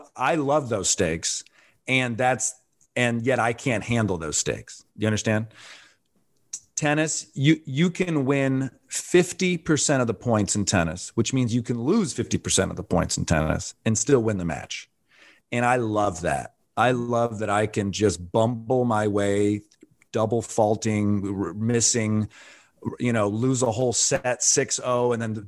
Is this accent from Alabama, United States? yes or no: no; Michigan, United States; You know, growing up in Michigan, you get that Christmas gift and it's like, oh, sweet.